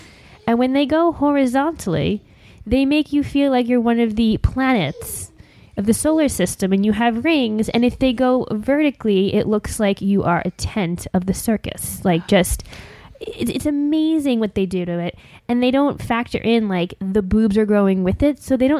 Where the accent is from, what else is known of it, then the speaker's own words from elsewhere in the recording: New Jersey, United States; I'm from New Jersey, so I had the triple, like, belly button piercing